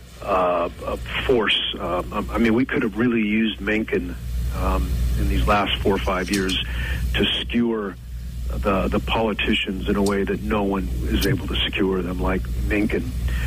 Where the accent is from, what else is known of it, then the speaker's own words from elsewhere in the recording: Fresno, California, United States; That was my growing up in Fresno, surrounded by farmland that had been our history